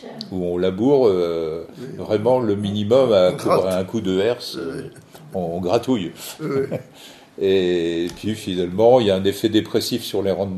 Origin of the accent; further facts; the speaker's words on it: Châlons-en-Champagne, Grand Est, France; Moi, je suis originaire de Châlons-en-Champagne, et dans la Marne, on avait retiré toutes les haies